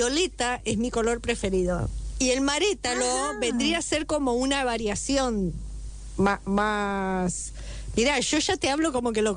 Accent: Argentina; porque somos argentinos.

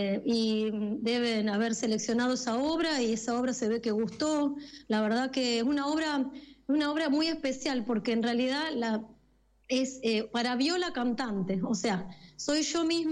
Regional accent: Argentina; quedé seleccionada yo como argentina

